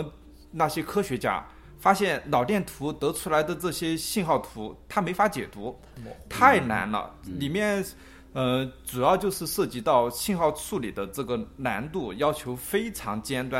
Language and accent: Chinese; China; 可能我作为一个中国人学英语